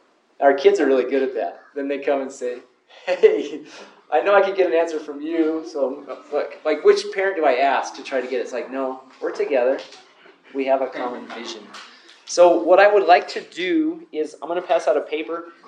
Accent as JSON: {"language": "English", "town": "Alamosa", "region": "Colorado", "country": "United States", "tie": "born or raised there", "said": "I'm actually from Alamosa. I was born and raised in Alamosa."}